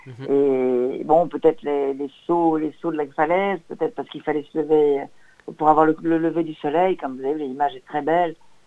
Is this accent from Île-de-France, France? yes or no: no; Hauts-de-France, France; moi, je suis du Nord. Moi, je peux me baigner partout en France.